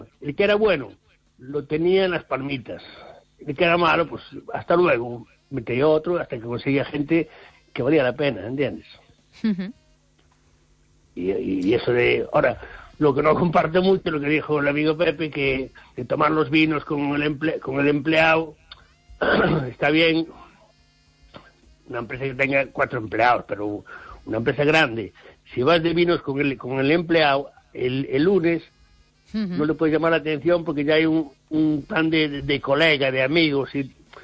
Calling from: Ferrol, Galicia, Spain; de Ferrol.

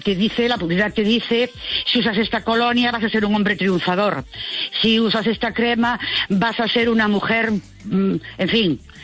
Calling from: Ourense, Galicia, Spain; de Ourense.

